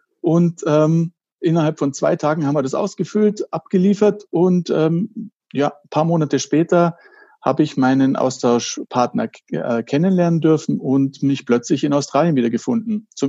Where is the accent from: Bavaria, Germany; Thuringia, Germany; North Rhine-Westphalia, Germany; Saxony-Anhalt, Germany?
Bavaria, Germany; Burghausen; Und obwohl man an der Grenze groß wird, denkt man da immer, ich bin Deutscher